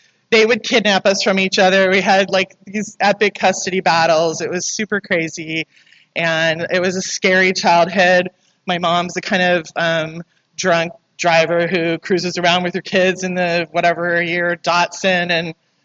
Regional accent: Santa Monica, California, United States; And I am from Santa Monica. And I love being home.

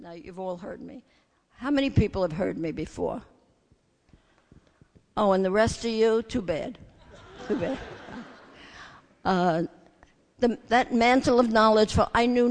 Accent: Brooklyn Heights, New York, United States; I grew up in Brooklyn Heights. My Brooklyn guys here, girls, yay, Brooklyn.

